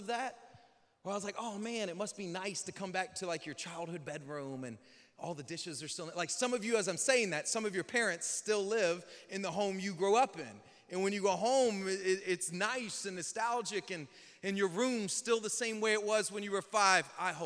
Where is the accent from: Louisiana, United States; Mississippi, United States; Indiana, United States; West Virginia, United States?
Louisiana, United States; Lake Charles; born there; I was born in Lake Charles, Louisiana, raging Cajun.